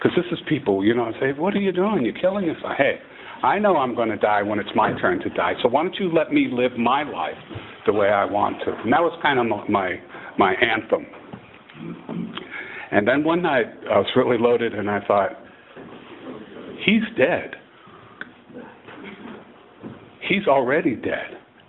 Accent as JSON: {"language": "English", "region": "Massachusetts", "country": "United States", "said": "I come from New England, from Massachusetts, and I come from a small town in New England."}